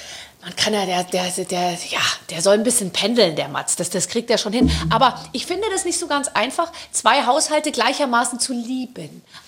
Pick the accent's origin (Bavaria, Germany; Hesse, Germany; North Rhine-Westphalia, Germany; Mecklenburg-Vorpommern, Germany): Bavaria, Germany; Gröbenzell; Ich komme aus Gröbenzell